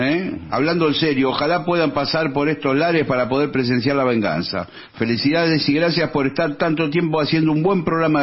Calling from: Alto Alegre, Córdoba, Argentina; de Alto Alegre, el que empieza a comer la pizza por la corteza.

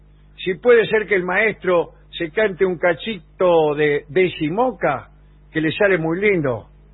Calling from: Resistencia, Chaco, Argentina; de Resistencia.

